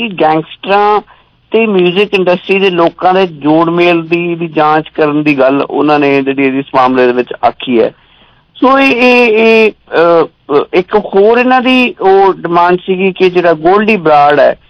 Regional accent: Punjab, India; ਮੇਰੇ ਪਿੰਡ ਚ ਬਹੁਤ ਹਾਲਾਤ ਗੰਭੀਰ ਹੋਏ ਸੀ, 100 ਤੋਂ ਉੱਤੇ ਵੱਧ ਪਸ਼ੂ ਮਰੇ ਸੀ ਇੱਕ ਲੁਧਿਆਣੇ ਏਰੀਏ ਚ

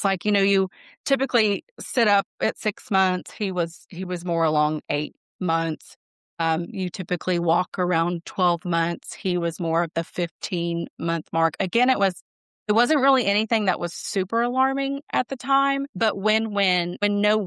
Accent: Texas, United States; Born and raised in Texas. So, yeah. I have to throw that in there.

